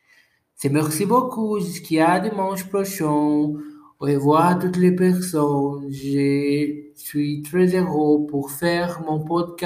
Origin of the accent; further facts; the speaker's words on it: Brazil; French is a second language; Mais, mes fonds de l'extérieur du Brésil, je suis du Brésil ici.